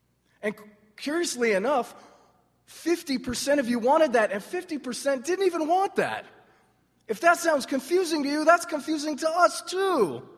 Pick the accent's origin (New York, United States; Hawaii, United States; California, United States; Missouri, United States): California, United States; I'm from California. Don't hold that against me, please.